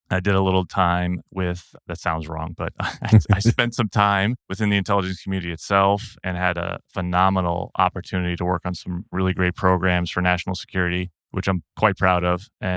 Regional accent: New Jersey, United States; So geeky little kid growing up in New Jersey, go outside when you can.

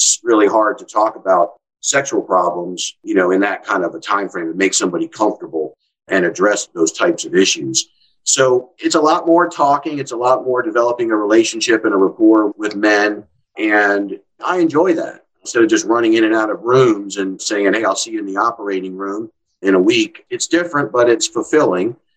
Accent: West Point, New York, United States; I'm from New York, originally from the big city, but then we moved upstate to the West Point area.

